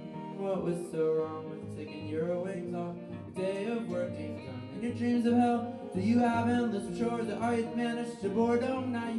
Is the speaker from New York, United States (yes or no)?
no; Georgia, United States; by Carson McCullers from my home state of Georgia.